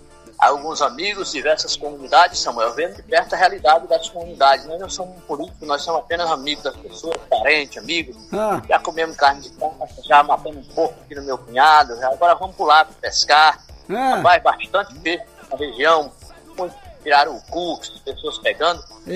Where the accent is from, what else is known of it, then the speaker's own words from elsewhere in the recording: Acre, Brazil; Eu sou do interior, natural do Seringal Porangaba, das Barrancas, do Rio Iaco, com muito orgulho.